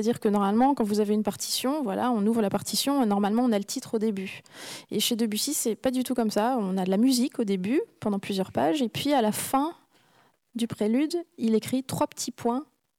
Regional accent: Aix-en-Provence, Provence-Alpes-Côte d'Azur, France; born there; On m'a inscrit à des cours de piano au conservatoire d'Aix-en-Provence, qui est ma ville natale.

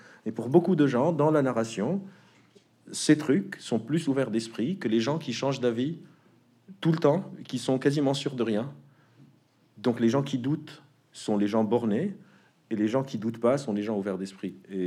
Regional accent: Lebanon; moved away; J'ai grandi au Liban, je suis venu du Liban en 2005.

